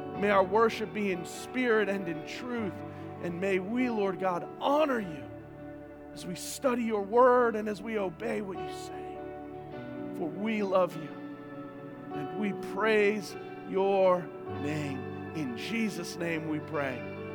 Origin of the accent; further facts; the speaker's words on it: New York City, New York, United States; Now, it may also be because I was raised in New York City, okay? But that's the way I was raised.